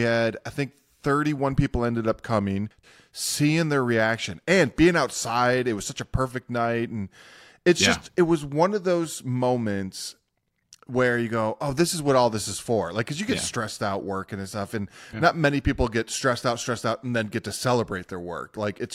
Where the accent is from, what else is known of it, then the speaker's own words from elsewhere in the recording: Commerce Township, Michigan, United States; I'm this kid from Commerce Township, Michigan